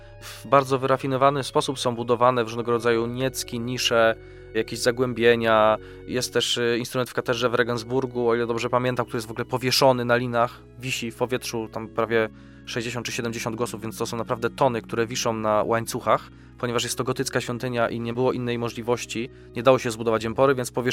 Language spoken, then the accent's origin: Polish; Kalisz, Greater Poland Voivodeship, Poland; z czego się oczywiście jako kaliszanin bardzo, bardzo cieszę.